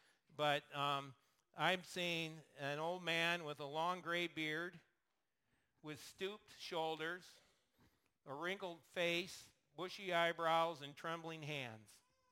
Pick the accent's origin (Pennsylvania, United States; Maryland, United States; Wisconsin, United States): Wisconsin, United States; And I'm like, first of all, we don't have an accent. You have an accent. And secondly, we're from Wisconsin.